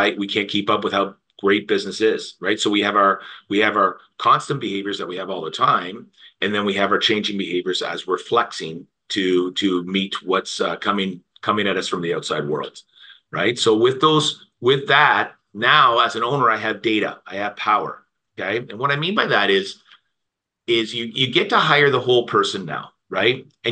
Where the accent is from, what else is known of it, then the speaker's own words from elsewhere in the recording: Oshawa, Ontario, Canada; But Whitby, Ontario, born and raised in Oshawa, Whitby area, playing sports all my life